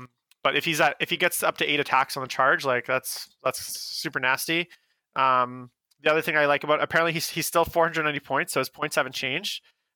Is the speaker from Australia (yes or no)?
no; Canada; I was trying to word it carefully as a Canadian that has no business making comments on a 40K podcast about your politics.